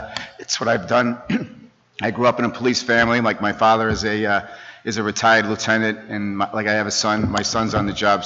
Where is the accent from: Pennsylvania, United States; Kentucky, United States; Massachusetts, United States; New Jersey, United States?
Massachusetts, United States; Worcester; I grew up on Lincoln Street and went to Burncoat High School, went in the military. The only time I've lived anywhere but Worcester is when I was in the military in Frankfurt, Germany.